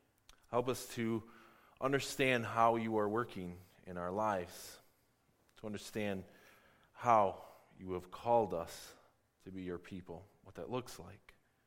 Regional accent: Michigan, United States; moved away as an adult; now in Edmonton, California, United States; before that, we're from Michigan. We moved from there, from Michigan, to Canada, to Alberta.

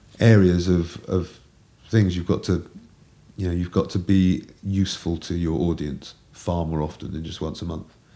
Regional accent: United Kingdom; because I'm British and I find it terribly difficult

